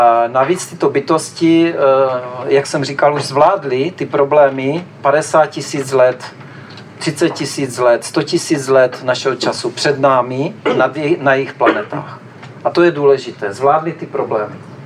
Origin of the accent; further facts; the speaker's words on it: Bohemia, Czechia; Takže od začátku, co jsem tady vyrůstal, jak říkám, v Čechách jsme Češi, nejsme cizinci